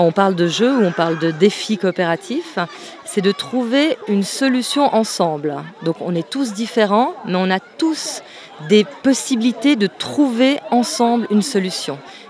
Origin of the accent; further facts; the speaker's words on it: Geneva, Switzerland; moi j'ai des racines dans le Jura, donc moi je viens de Genève, mais j'ai des racines profondes dans le Jura